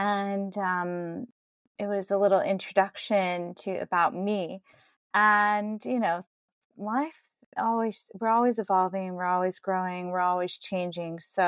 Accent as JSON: {"language": "English", "town": "Nanticoke", "region": "Pennsylvania", "country": "United States", "tie": "born or raised there", "said": "I am from Pennsylvania in the United States. I grew up in a small town near the Wilkes-Barre-Scranton area called Nanticoke."}